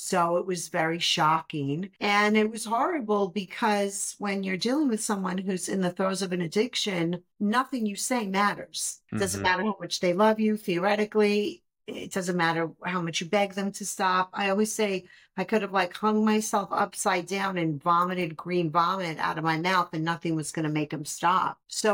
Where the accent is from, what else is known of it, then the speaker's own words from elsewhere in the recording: Brooklyn, New York, United States; Yeah, I grew up in Brooklyn.